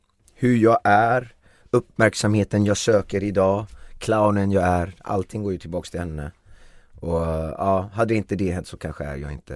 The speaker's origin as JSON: {"language": "Swedish", "town": "Gothenburg", "region": "Västra Götaland County", "country": "Sweden", "tie": "born or raised there", "said": "Så gick jag på ett disco, fritidsgården sån här på Frölunda där jag växte upp, breakdance disco."}